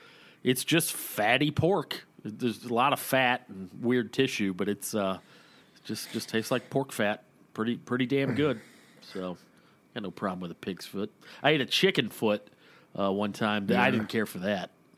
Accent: Woodstock, Georgia, United States; When I grew up in Woodstock, Georgia, before I moved up to Waleska, I spent probably ages 4 through 12 in Woodstock, Georgia.

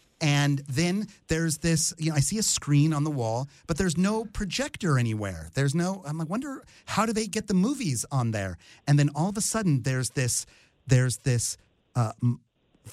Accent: Calabasas, California, United States; And, you know, I grew up in Calabasas, so...

